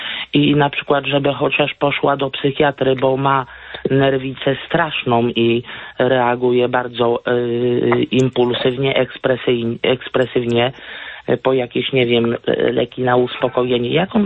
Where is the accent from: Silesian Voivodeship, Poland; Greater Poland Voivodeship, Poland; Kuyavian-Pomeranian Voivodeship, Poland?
Greater Poland Voivodeship, Poland; Konin; Jestem z Konina, województwo.